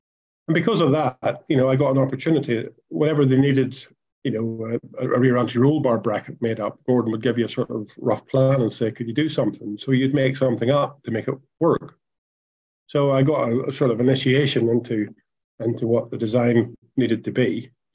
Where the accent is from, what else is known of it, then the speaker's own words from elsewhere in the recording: Ireland; I come from Ireland.